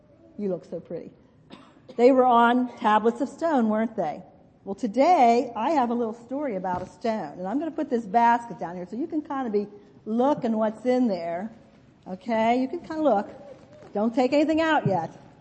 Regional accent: Shanksville, Pennsylvania, United States; in a little town called Shanksville in Pennsylvania. Guess what? That is my hometown.

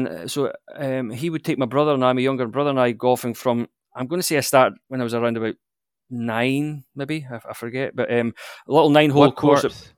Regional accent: Blair Atholl, Scotland, United Kingdom; So I grew up in, you could say, the central highlands of Scotland, a little village called Blairathal. So maybe almost halfway between Perth and Inverness.

